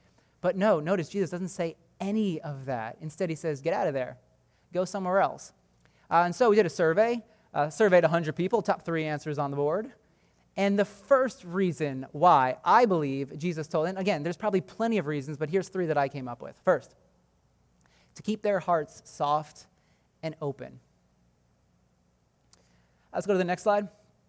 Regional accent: United States; Growing up in America, we're told you are all winners.

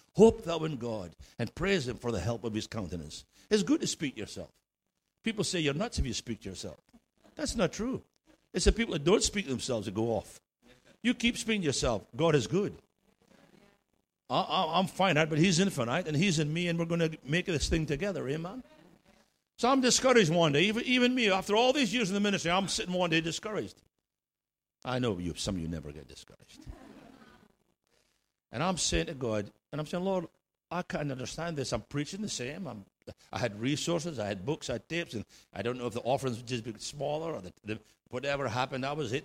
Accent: Scotland, United Kingdom; now in United States; this is how Scottish people do it, right? We're not Americans. We live in America, but we're still Scottish.

